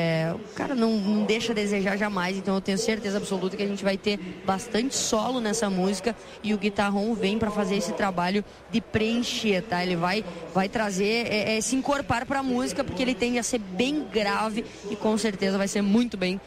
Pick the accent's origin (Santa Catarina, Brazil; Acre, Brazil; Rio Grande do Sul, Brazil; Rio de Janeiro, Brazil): Rio Grande do Sul, Brazil; Palmeira das Missões; minha terra natal, Palmeira das Missões, bom festival.